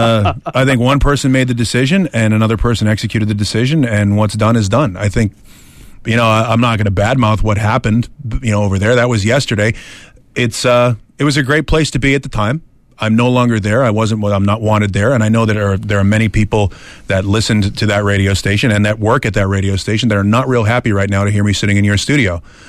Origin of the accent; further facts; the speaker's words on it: Boston, Massachusetts, United States; I've been lucky enough to grow up here in town. I grew up in Southie